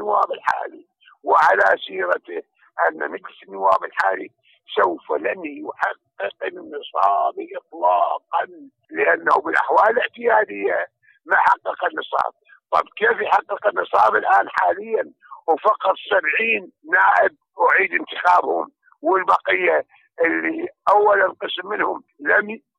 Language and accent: Arabic; Iraq; واعتيادي أن كل خطوة عندنا في العراق يعلق عليها السياسيون